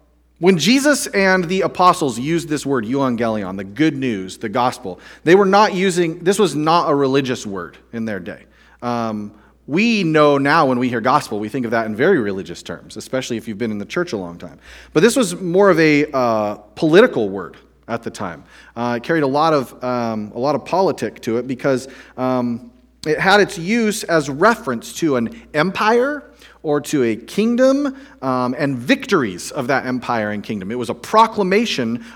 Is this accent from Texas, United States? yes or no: yes; Dallas, Texas, United States; I grew up in Dallas